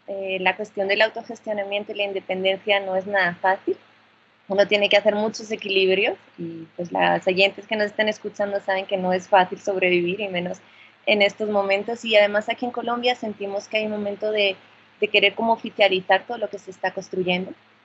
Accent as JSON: {"language": "Spanish", "town": "Huesca", "region": "Aragon", "country": "Spain", "tie": "born there", "said": "yo soy ostense, yo nací en Huesca y en aquellas hermosas montañas del Pirineo, y mi familia es de ahí, toda es aragonesa."}